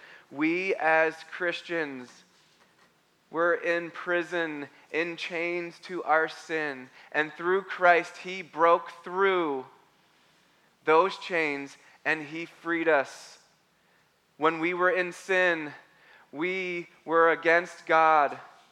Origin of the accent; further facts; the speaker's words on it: United States; You know, I never take that for granted as an American.